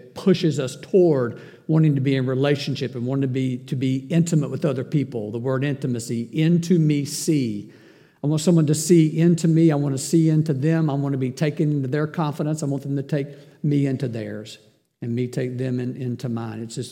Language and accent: English; Murfreesboro, Tennessee, United States; He said, I'm from Crossville, Tennessee, and I'm lost. I said, I'm from Murfreesboro, and I'm lost too.